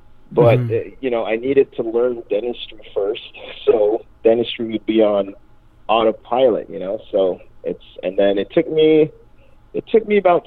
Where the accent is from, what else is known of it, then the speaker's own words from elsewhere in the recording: Jamaica; now in Maryland, United States; Jamaica, Caribbean.